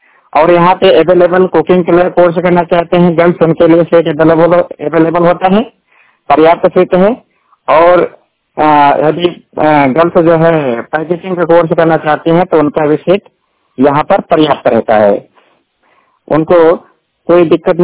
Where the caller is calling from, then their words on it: Jaunpur, Uttar Pradesh, India; जिला जौनपुर उत्तर प्रदेश से बात कर रहा हूँ। प्रेजेंट टाइम में मैं अपने निजी आवास से हूँ